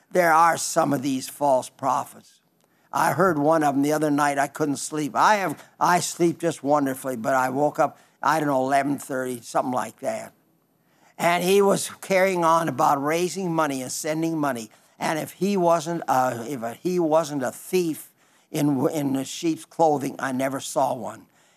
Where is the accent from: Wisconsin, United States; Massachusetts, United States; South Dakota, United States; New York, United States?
South Dakota, United States; Belle Fourche; Belfouche, South Dakota, that is my hometown. They won't claim me, but I claim them. And that's a beautiful town.